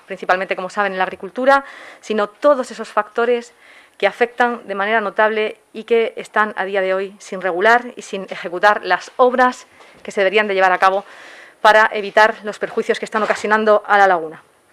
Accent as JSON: {"language": "Spanish", "region": "Region of Murcia", "country": "Spain", "said": "como murcianos, pues debemos salvar el Mar Menor"}